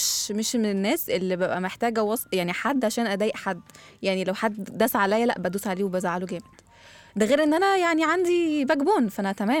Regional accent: Egypt; يعني كلنا كمصريين بنقولها

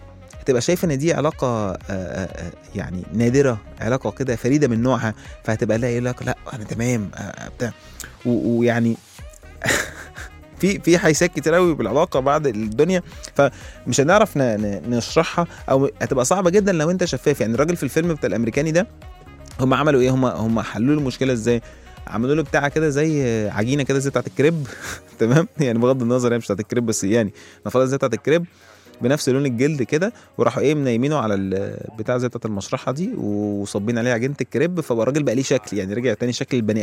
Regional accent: Egypt; ولكن تخيل احنا كمصريين بقى ممكن ممكن ممكن يبقى ايه الوضع يعني

